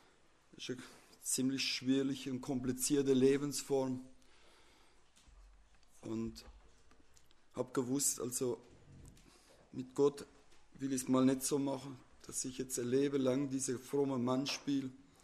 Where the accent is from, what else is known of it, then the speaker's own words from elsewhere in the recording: Ukraine; German is a second language; Selbst bei uns in der Ukraine gibt es ja fast keine Schilder.